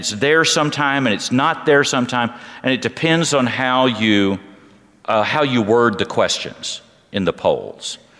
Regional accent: Texas, United States; Growing up in Texas, we used to say that in Texas there's more Baptists than there are people.

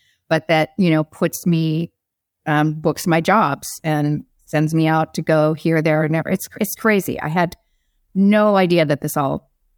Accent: Arizona, United States; Because I was from Arizona, I didn't read.

